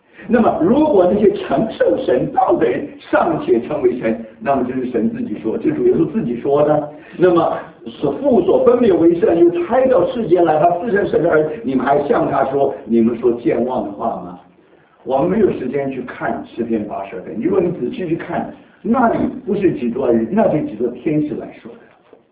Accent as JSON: {"language": "Chinese", "country": "China", "said": "他没有说错，这是我们中国人，我们把它翻译错误了。"}